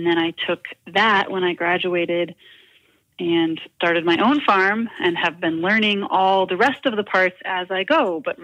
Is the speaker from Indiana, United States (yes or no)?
no; De Pere, Wisconsin, United States; I grew up in De Pere, Wisconsin, which is right outside of Green Bay.